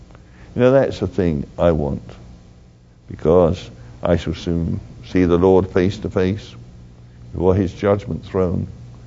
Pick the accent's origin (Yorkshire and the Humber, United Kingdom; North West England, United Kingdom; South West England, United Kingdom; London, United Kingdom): London, United Kingdom; You know, being a Londoner and seeing London, you know, attacked by the terrorists